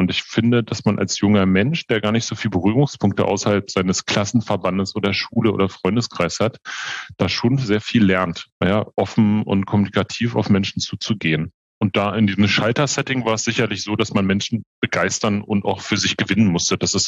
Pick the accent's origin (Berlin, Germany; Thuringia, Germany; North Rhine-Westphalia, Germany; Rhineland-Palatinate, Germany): Berlin, Germany; born there; Ich bin 44 Jahre alt, gebürtiger Berliner, habe meine Ausbildung zum Bankkaufmann in Berlin gemacht